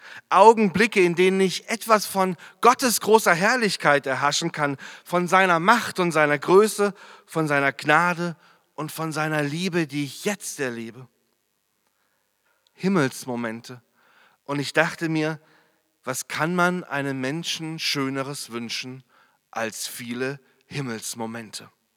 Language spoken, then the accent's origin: German; Freiburg, Baden-Württemberg, Germany; ich komme aus Freiburg, ziemlich weit weg aus dem Ruhrgebiet.